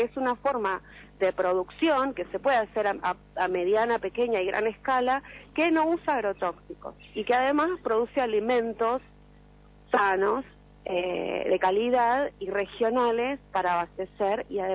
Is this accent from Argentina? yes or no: yes; Quilmes, Buenos Aires Province, Argentina; Yo soy de la localidad de Quilmes.